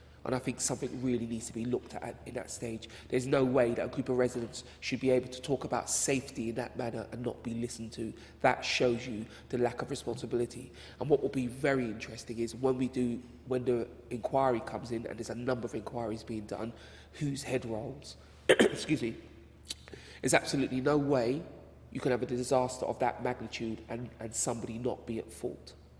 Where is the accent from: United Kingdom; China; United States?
United Kingdom; London; because I come from the Grenfell area and I lived there for well over 35 years